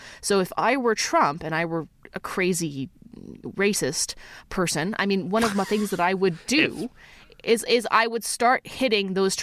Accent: Canada; Love being Canadian.

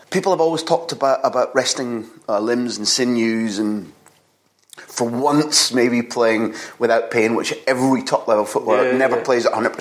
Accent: United Kingdom; it's like, what we as Brits do and don't do well?

